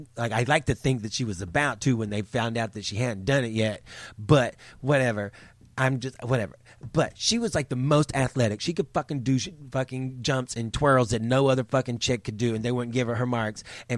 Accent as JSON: {"language": "English", "region": "the South", "country": "United States", "tie": "born or raised there", "said": "even though I grew up in the South and everything was not probably quite as perfect as it maybe could or should be."}